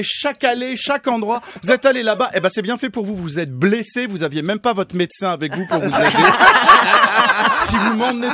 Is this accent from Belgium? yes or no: no; France; bon je suis français donc évidemment je suis en grève